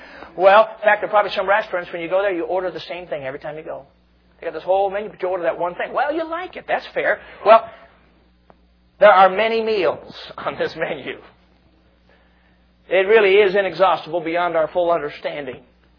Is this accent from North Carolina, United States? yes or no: no; Chicago, Illinois, United States; Now, I think I can say this because I grew up in Chicago, okay? Now, Chicago's not as big as New York, I'll admit that.